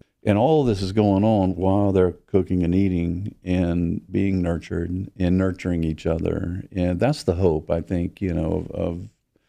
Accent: the South, United States; I think that I grew up in the South where food was everything.

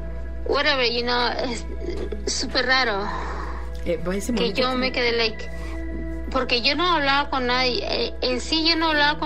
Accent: San Diego, California, United States; born there; mexicana, uh-huh, naturalizada, whatever. Nací en San Diego, California, pero mis papás son mexicanos.

